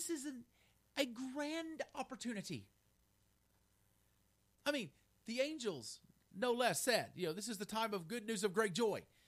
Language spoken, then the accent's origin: English; Oklahoma City, Oklahoma, United States; I said, where'd you grow up? I said, Oklahoma City. Well, I did too.